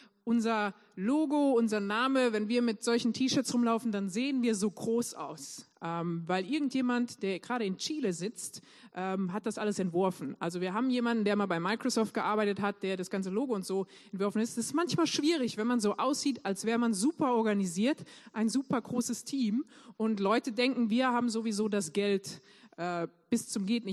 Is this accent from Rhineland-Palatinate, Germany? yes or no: no; North Rhine-Westphalia, Germany; now in South Africa; Ich bin zugezogen vor 5 Jahren. Inzwischen ist das auch mehr so meine Heimat als Deutschland und als das Siegerland.